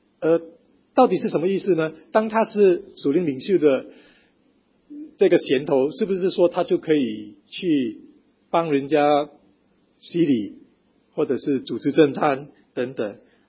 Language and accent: Chinese; Singapore; 我当然从小就在非常传统的教会长大，新加坡长老会是一个有120多年历史的一个传统教会